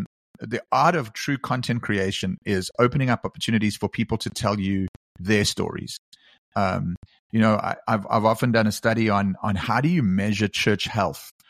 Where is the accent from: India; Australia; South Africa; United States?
South Africa; Maybe it's because I come from South Africa